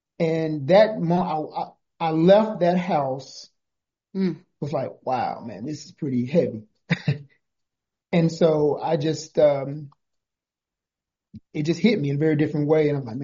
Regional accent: Mississippi, United States; No, actually, I'm a native Mississippian. I was born in Mississippi, yep.

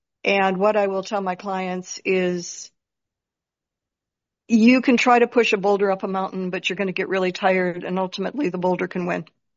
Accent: Detroit, Michigan, United States; I started originally from Michigan, I guess. I grew up in Detroit during my formative years

